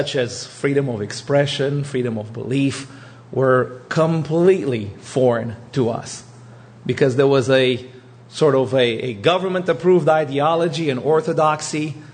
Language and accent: English; Romania; first language Romanian; English is a second language; And the word freedom in my native language is libertate.